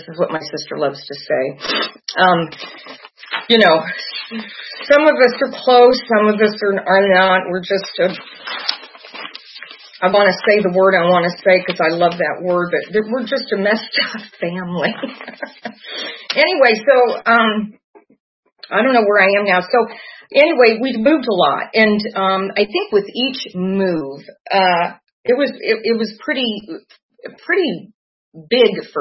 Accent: Barstow, California, United States; born there; I am one of 8 kids, and I was born in Barstow, California. And we moved around a lot.

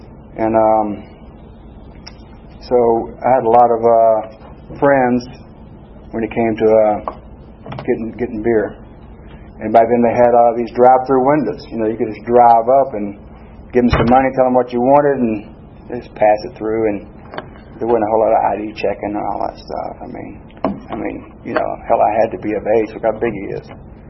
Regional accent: Atlanta, Georgia, United States; I grew up in Atlanta, and in case you're wondering what part of Atlanta that is, it's Atlanta, you know, inside the old city limits before they expanded. So I'm a native.

